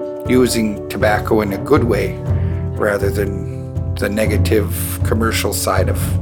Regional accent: White Earth, Minnesota, United States; I was born and raised on the White Earth Reservation.

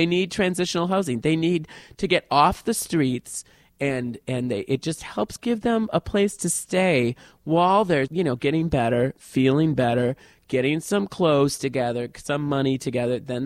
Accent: Richfield, Minnesota, United States; from Richfield, Minnesota. That is my hometown, and I am an entertainer.

